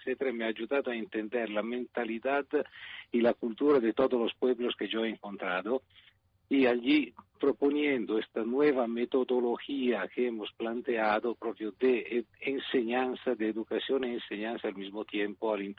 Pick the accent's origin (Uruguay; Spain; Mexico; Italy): Italy; Milan, Lombardy; Spanish is a second language; moved away; Yo vengo de Milán, del norte, pero he vivido afuera junto a todos estos años y siempre he viajado mucho por todo el mundo